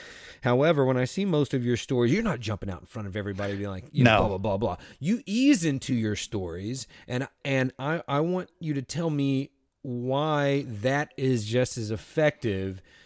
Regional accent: the South, United States; I'm from the South, but I know how he said it.

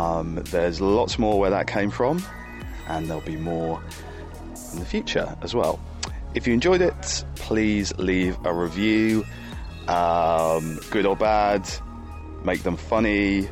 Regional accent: Yorkshire and the Humber, United Kingdom; also born or lived in Norfolk; Well, I'm from Yorkshire.

